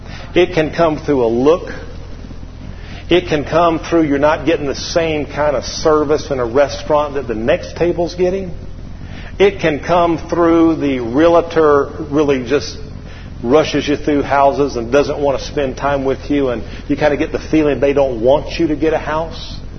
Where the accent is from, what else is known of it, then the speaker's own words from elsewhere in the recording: Atlanta, Georgia, United States; Now, you got to understand, I grew up in Atlanta, Metro Atlanta. And to be honest with you, Metro Atlanta, I was insulated somewhat from most racial prejudice thinking.